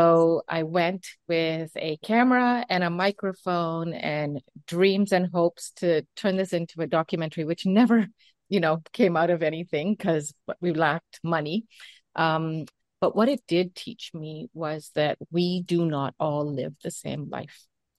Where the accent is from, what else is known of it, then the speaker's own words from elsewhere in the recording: Canada; also born or lived in Uganda; were thrown out with over 50,000 other Indian Asians who were born in Uganda within 90 days' notice. I was three, and that really shaped what my life was like. We grew up in Canada with very little.